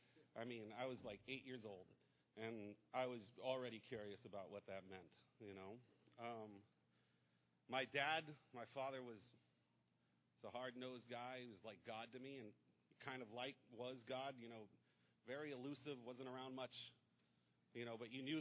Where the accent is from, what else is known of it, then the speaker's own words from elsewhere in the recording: Key West, Florida, United States; You know, I was born and raised in Key West. I'm first generation born to Cuban immigrant parents.